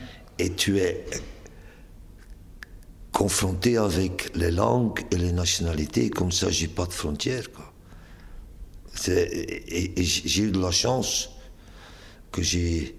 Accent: Ostend, Flanders, Belgium; born there; je suis né à Ostende, c'était un port. Donc j'ai rencontré des gens, donc j'ai appris des langues à cause d'Ostende. À Ostende, on parle aussi dans quatre langues, flamand, français, anglais et allemand.

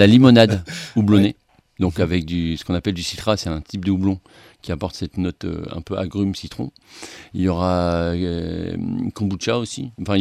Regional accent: Hauts-de-France, France; Le soleil, il est là, il est dans nos cœurs. Bon, on est du Nord aussi, donc voilà.

